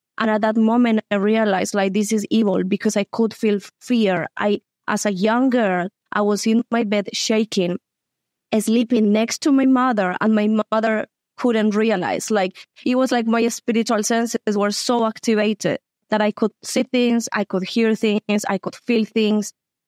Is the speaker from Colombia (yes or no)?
yes; Colombia; We are originally from South America, from Colombia.